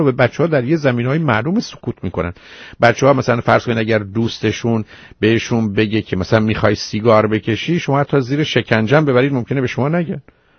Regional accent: Iran

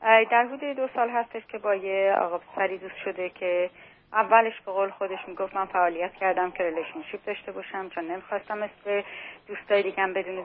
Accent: Iran; میگه که مادرش من دوست نداره بخاطر اینکه من ایرانی هستم.

